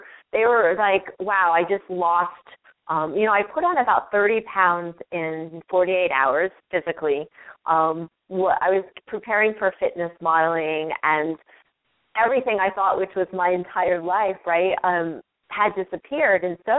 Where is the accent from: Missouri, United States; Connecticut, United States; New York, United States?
Connecticut, United States; born there; I was actually born in Connecticut. I was born on the East Coast, and I spent my summers on the farm in Maine where half my family lived.